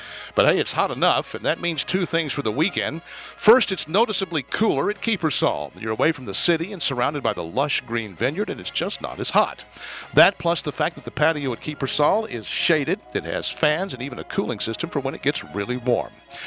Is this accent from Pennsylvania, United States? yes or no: no; Amarillo, Texas, United States; When I was a kid growing up in Amarillo, Texas, I browbeat my mother one day into helping me set up a Kool-Aid stand.